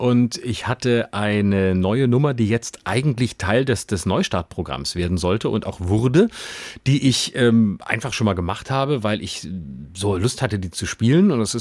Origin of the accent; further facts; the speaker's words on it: Baden-Württemberg, Germany; als Badener möchte man nicht mit Schwaben in einen Topf geworfen werden.